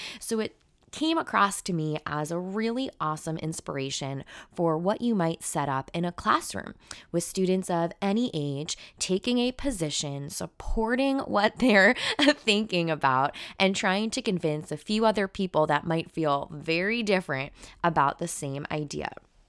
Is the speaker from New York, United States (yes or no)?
yes; Long Island, New York, United States; now in New Jersey, United States; Now, I am a native New Yorker. I grew up on Long Island. I lived and taught in New York City, in Manhattan for a while. Now I'm on the Jersey side of the river